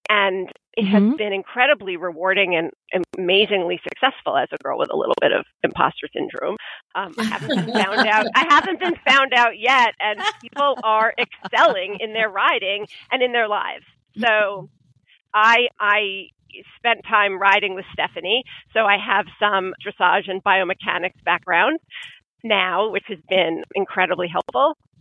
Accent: Long Island, New York, United States; I grew up on Long Island riding more or less hunter jumpers.

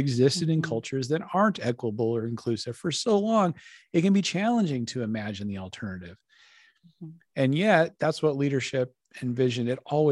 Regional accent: Colorado, United States; now in Maryland, United States; And it's a totally different kind of air than I grew up with in Colorado, which is dry, high desert. Now that I'm in Maryland, when I go back to Colorado

